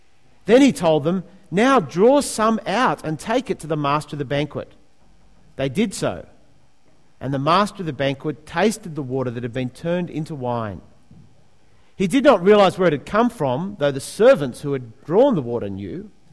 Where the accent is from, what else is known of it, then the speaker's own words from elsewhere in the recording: Sydney, New South Wales, Australia; I'm from Sydney in Australia.